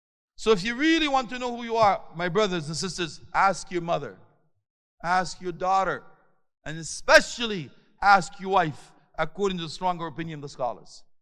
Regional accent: Canada; I'm sorry, I come from Canada.

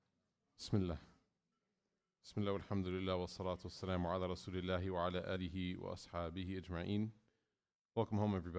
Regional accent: Chicago, Illinois, United States; now in Dallas, United States; as a Chicagoan, I made the mistake of, driving.

